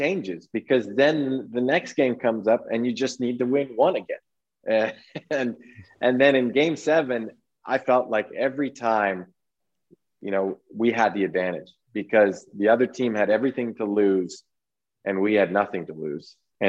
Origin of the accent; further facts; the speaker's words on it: Toronto, Ontario, Canada; I grew up in Toronto.